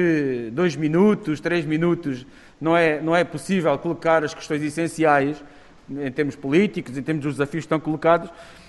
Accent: Alentejo, Portugal; e eu sou alentejano

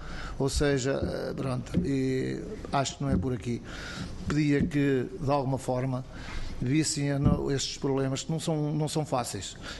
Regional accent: Penela, Centro, Portugal; Sou de Penela, faço agricultura, pequena agricultura.

